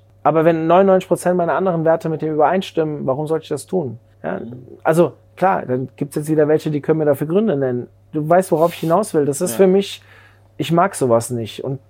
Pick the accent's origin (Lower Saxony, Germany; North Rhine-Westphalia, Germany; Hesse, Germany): Hesse, Germany; ich bin im Frankfurter Speckgürtel aufgewachsen, habe Fußball gespielt.